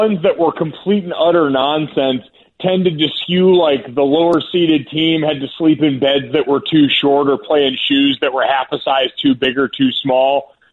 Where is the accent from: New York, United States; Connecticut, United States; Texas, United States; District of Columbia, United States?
Connecticut, United States; Avon; Like, I came from an area growing up in Avon, Connecticut that's super homogenous, right? Like, everybody looked like me. Everyone came from pretty much the same background.